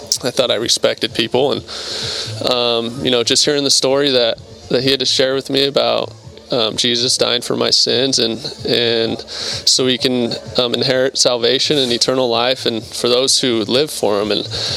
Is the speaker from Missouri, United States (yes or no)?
no; Anaheim, California, United States; So I grew up in Anaheim and then went to Fullerton High School and then Cal State Fullerton.